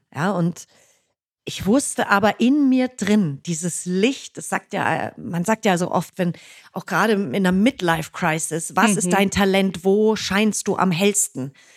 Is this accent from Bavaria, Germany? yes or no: yes; Fürstenfeldbruck, Bavaria, Germany; in München bei Fürstenfeldbruck, also in meiner alten Heimat